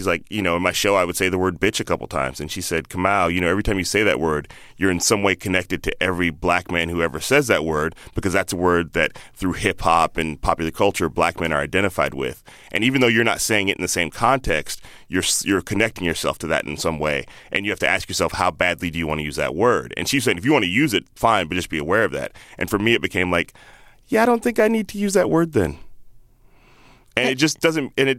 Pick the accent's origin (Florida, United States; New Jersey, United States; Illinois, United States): Illinois, United States; Chicago; born or raised there; also born or lived in Palo Alto / Indianapolis / Boston / Alabama; now in San Francisco, United States